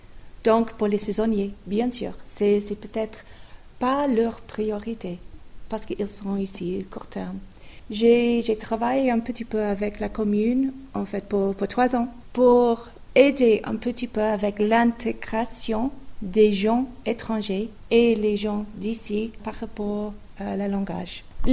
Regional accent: South of England, United Kingdom; French is a second language; moved away as an adult; now in Switzerland; En Angleterre, nous étions du sud d'Angleterre.

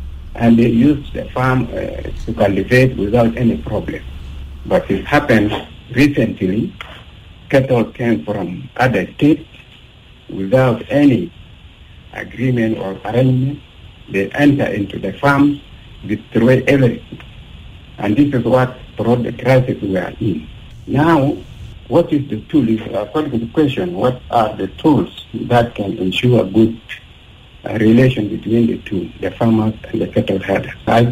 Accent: Kapoeta, Eastern Equatoria, South Sudan; Yes, through our life here, I'm from Eastern Equatoria, first of all

